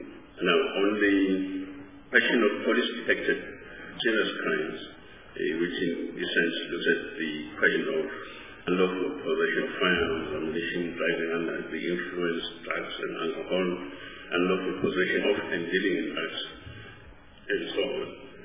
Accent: South Africa; we continue to have violence as a feature of our social outlook as a South African society.

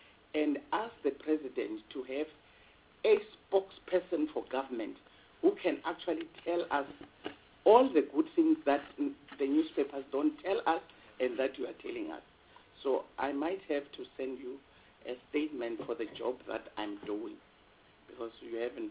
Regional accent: Hoedspruit, Limpopo, South Africa; But also, I come from Hoedspruit. It's a small town.

